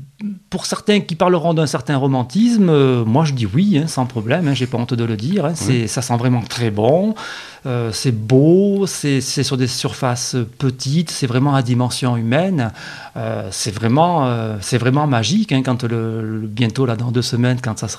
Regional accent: Nice, Provence-Alpes-Côte d'Azur, France; je suis niçois. Donc je suis tombé dans le safran avec la bouillabaisse, avec la soupe de poisson

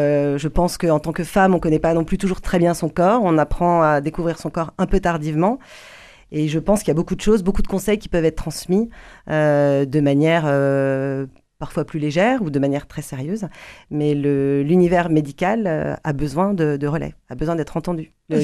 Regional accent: Paris, Île-de-France, France; now in Toulouse, France; je suis arrivée à Toulouse, donc j'ai quitté Paris. Je suis parisienne, hein

